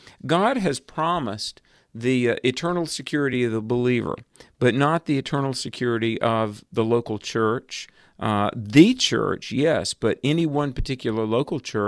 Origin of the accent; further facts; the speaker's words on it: the South, United States; I'm from the South, where we hold elders in very high regard.